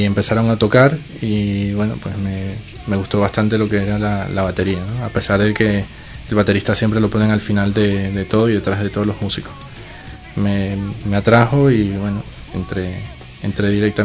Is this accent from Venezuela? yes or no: yes; Venezuela; moved away as an adult; Soy originalmente de Venezuela, Llevo ya casi 12 años fuera de allí. Bueno, básicamente me fui por un poco por la situación del país.